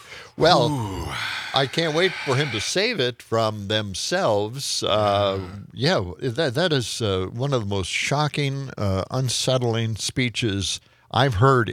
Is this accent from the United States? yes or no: yes; Wisconsin, United States; You know, I grew up in Wisconsin all my life.